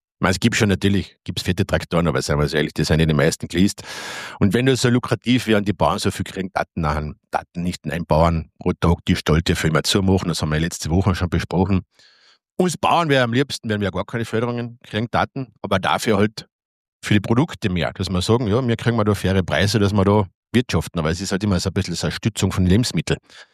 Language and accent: German; Austria; Aber sonst sind wir Österreicher noch hinten angefahren